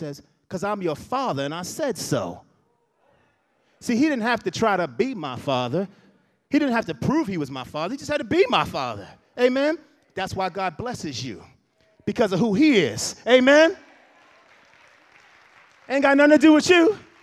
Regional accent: Baltimore, Maryland, United States; also born or lived in Florida; And we moved all around, because, again, my dad had a corporate job, and he decided to leave that corporate job, and we came to Baltimore when I was about 7 or 8, somewhere in that neighborhood.

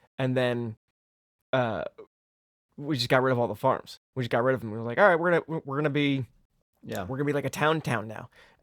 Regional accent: Hazlet, New Jersey, United States; I love growing up in Hazlitt. I really love that town.

